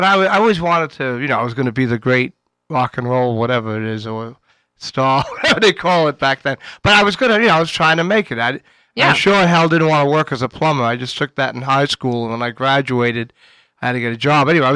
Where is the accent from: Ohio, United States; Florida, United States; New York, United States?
New York, United States; Queens; he said I was from Brooklyn, but I was from Queens.